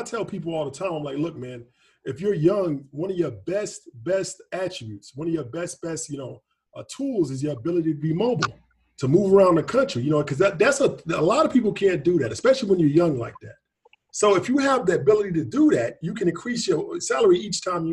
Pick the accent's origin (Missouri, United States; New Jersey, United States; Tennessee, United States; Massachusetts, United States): Tennessee, United States; Clarksville; where I grew up in Clarksville, Tennessee.